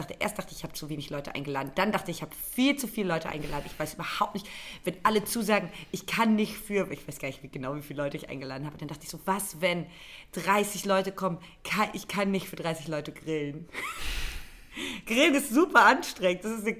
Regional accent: Brandenburg, Germany; now in Cologne, Germany; die werde ich nicht in Köln verbringen, sondern in meiner Heimat in Berlin.

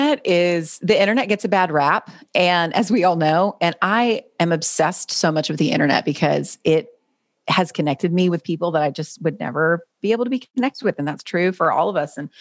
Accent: North Carolina, United States; But I grew up in North Carolina, and I was homeschooled for actually freshman and sophomore year of high school.

